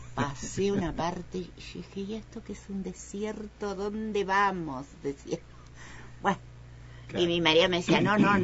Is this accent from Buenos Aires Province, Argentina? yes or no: yes; Pehuajó, Buenos Aires Province, Argentina; born there; Nací en Pehuajó, provincia de Buenos Aires, un 7 de julio de 1955.